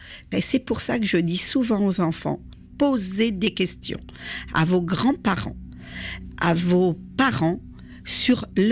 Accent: Algeria; now in France; quand je suis arrivée d'Algérie, donc j'ai habité donc Marseille, ensuite Montreuil, Bobigny

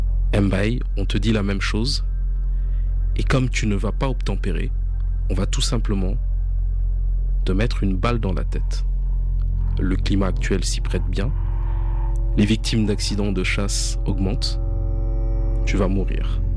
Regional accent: France; ma carte d'identité indique que je suis français.

